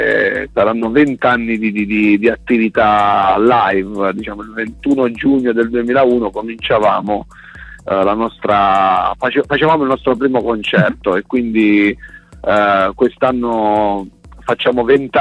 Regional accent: Basilicata, Italy; Noi veniamo dalla Basilicata, da un piccolo paesino della Basilicata

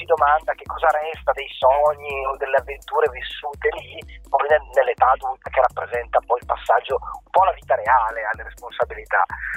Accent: Brescia, Lombardy, Italy; due siamo di Brescia

